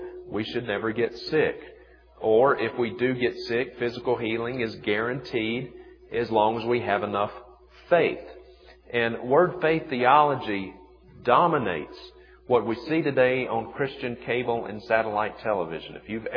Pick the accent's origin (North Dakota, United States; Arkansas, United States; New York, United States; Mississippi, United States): Mississippi, United States; I'm from Mississippi, and we don't have a lot of mountains in Mississippi, so this is really a beautiful area.